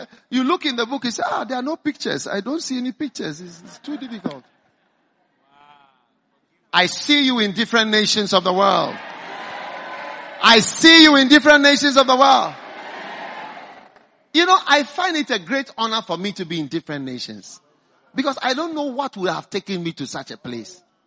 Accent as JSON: {"language": "English", "country": "Ghana", "said": "I'm from Ghana. I'm not an American. I rarely go to America. I'm just from Ghana here. Ghana is also a poor country."}